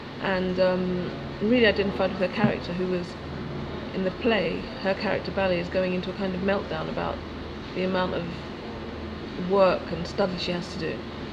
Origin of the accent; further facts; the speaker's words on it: London, United Kingdom; I'm from West London, Ladbroke Grove. I grew up in Notting Hill and I now live in East London.